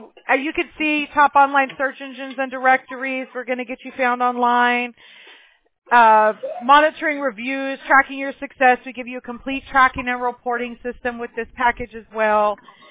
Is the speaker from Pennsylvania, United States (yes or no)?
no; Apple Valley, California, United States; I grew up in Apple Valley, so I'm familiar.